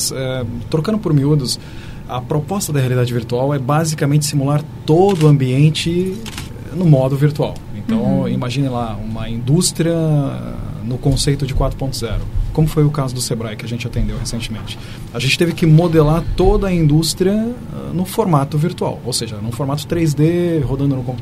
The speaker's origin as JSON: {"language": "Portuguese", "region": "São Paulo", "country": "Brazil", "said": "eu como paulista, filho de nordestino"}